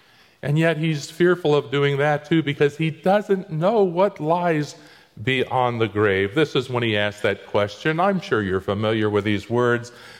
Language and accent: English; Florida, United States; When I was growing up in Florida, everybody had to study Romeo and Juliet when we were in the ninth grade.